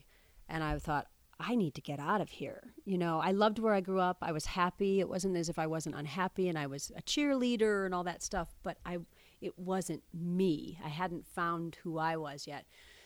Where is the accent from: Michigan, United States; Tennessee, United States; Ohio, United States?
Ohio, United States; Sandusky; I was born in Sandusky, Ohio. I stayed there until I was in sixth grade and then moved to a little town next to it.